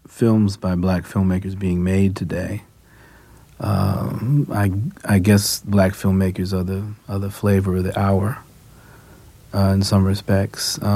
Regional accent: Newark, New Jersey, United States; I grew up in Newark, New Jersey. Grew up in the projects of Newark, New Jersey.

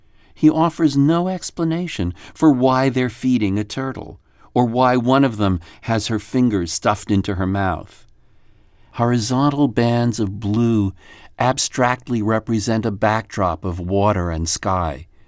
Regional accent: New York, United States; I grew up in New York, and this has been one of my favorite paintings since I was old enough to go to museums.

